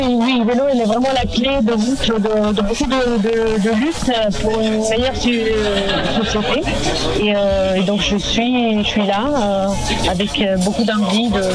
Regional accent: Rome, Lazio, Italy; French is a second language; now in France; moi je viens donc de Rome, c'est une grande métropole et je faisais du vélo quand j'étais petite

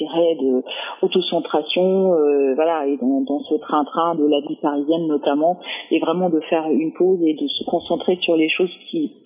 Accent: Germany; French is a second language; Alors, moi, vous l'avez peut-être entendu, je suis allemand, donc j'ai un petit accent. Donc, j'ai grandi en Allemagne.

